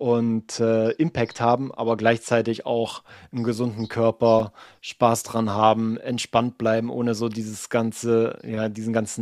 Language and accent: German; Saxony-Anhalt, Germany; Also ich meine, ich bin ja ursprünglich aus Sachsen-Anhalt, also in der Nähe von Halle.